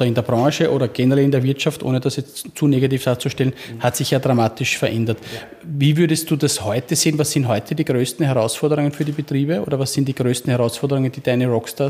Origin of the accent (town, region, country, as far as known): Austria